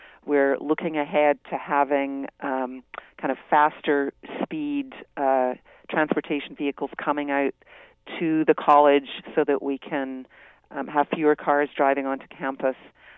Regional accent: Scotland, United Kingdom; moved away; I'm from Scotland originally, been here for 40 years, but I'm a first-generation student.

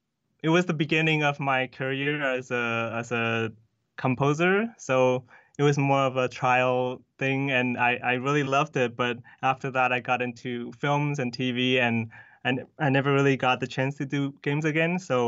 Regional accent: Taiwan; And I grew up in Taiwan, so I'm, you know, versed in the stories.

